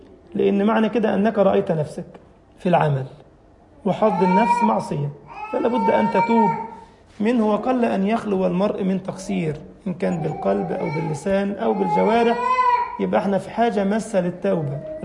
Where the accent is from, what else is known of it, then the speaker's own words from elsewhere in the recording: Egypt; عندنا في مصر منطقة كاملة اسمها الإمام الليثي